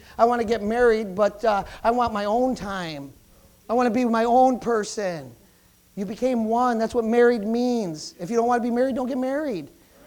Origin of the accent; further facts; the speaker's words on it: Jamestown, United States; You know, I grew up in Jamestown, lived in Jamestown, but that doesn't mean I can't come here and live here too.